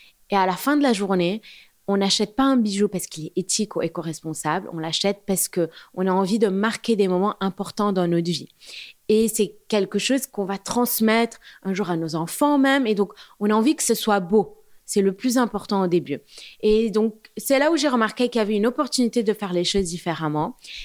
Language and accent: French; Beirut, Beirut Governorate, Lebanon; moved away as an adult; now in France; Alors, j'ai grandi à Beyrouth jusqu'à l'âge de 18 ans.